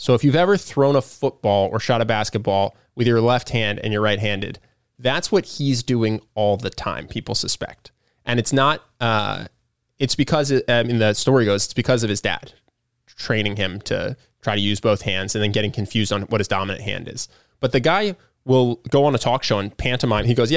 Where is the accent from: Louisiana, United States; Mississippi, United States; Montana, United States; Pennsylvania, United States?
Pennsylvania, United States; Philadelphia; I'm from Philly. I'm a Philly sports fan.